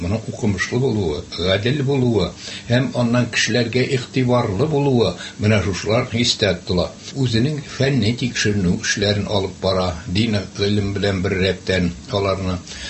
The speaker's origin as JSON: {"language": "Tatar", "town": "Kishevshat", "region": "Tatarstan", "country": "Russia", "tie": "born or raised there", "said": "Чөнки минем туган авылым хәзерге вакытта Зәй районына керә. Әйне заманда Сарманга да, һәм менә шушы паспортта туган районы Әлмәт дип язылган. Чөнки безнең авыл Әлмәткә дә кереп алган. Кишевшат авылы"}